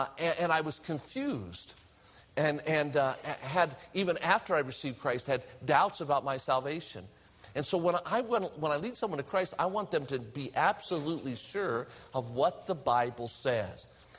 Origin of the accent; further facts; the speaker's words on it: Las Vegas, Nevada, United States; because I grew up in Las Vegas. I went to church all my life